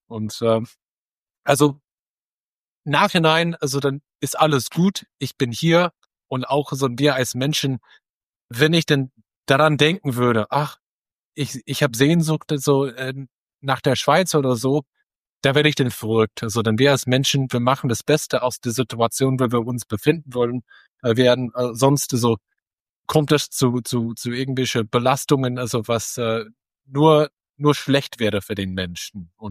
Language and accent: German; United States; German is a second language; now in Poland; also wo ich herkomme, aus den Vereinigten Staaten